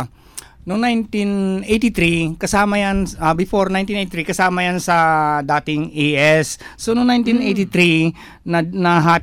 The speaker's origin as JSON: {"language": "Tagalog", "region": "Mimaropa", "country": "Philippines", "said": "Mindoro ako, Ilocano ang, mga Ilocano ang"}